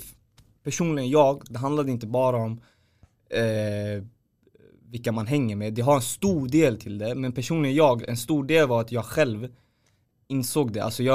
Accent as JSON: {"language": "Swedish", "country": "Iran", "lives_now": "Sweden", "said": "Hellre Sverige än fucking... Iran. Chicago, eller fucking mitt hemland, Iran alltså."}